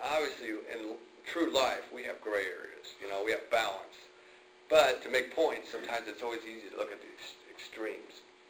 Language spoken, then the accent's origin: English; Indiana, United States; I grew up in Indiana, you know, we just have our differences.